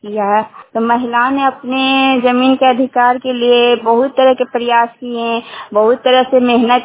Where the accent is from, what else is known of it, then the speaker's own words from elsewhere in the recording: Khuja, India; गांव खुजा के रहने वाली हूँ